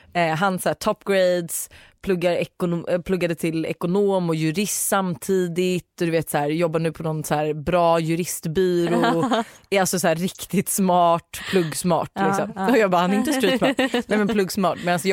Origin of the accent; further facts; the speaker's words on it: Danderyd, Stockholm County, Sweden; also born or lived in Australia; now in Sollentuna, Sweden; Men jag är uppvuxen i Danderyd. Ja. Bodde en stund i Australien och bor nu i Sollentuna.